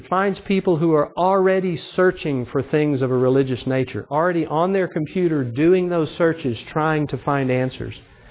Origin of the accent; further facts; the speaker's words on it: Texas, United States; I have to be careful. I'm from Texas, so that sometimes, you know, that's a different language.